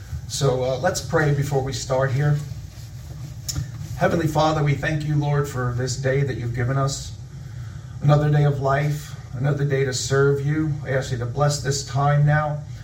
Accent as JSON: {"language": "English", "town": "Long Island", "region": "New York", "country": "United States", "said": "Well, good morning. I'm from Long Island, New York"}